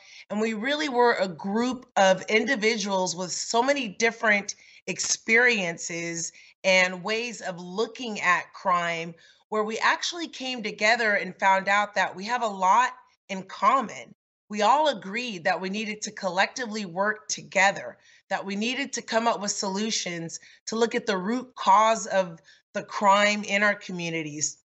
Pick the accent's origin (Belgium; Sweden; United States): United States; Los Angeles, California; Growing up in South Los Angeles and at the turn of the crack cocaine epidemic and seeing what it did, how it ripped our community apart